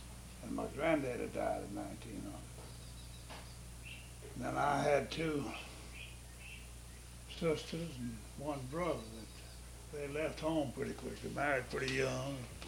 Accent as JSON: {"language": "English", "town": "Utica", "country": "United States", "tie": "born there", "said": "But I was born down around Utica."}